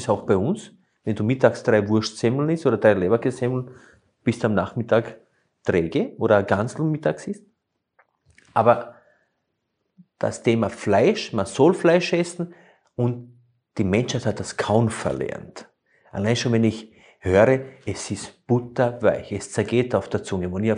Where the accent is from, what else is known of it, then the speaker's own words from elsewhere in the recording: Slovenia; moved away; ich komme ja ursprünglich aus Slowenien